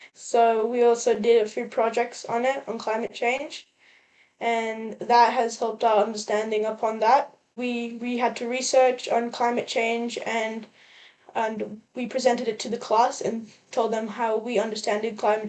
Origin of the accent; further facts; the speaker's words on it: Sydney, New South Wales, Australia; I am from Sydney, NSW.